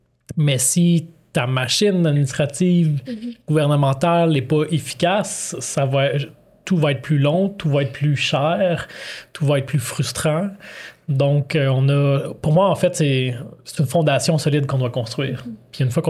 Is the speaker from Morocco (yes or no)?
no; Laval, Quebec, Canada; qu'est-ce qui se passe chez moi au Canada, au Québec, à Laval